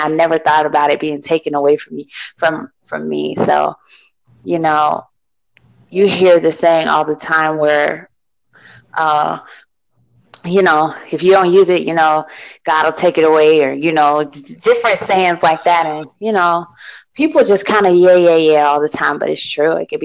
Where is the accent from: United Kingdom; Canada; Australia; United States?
United States; Tampa, Florida; also born or lived in Orlando; Well, I'm from Orlando, Florida. I'm kind of like, I was back and forth in between Tampa, Florida and Orlando like my whole life, but I was born in Orlando, kind of raised in Tampa.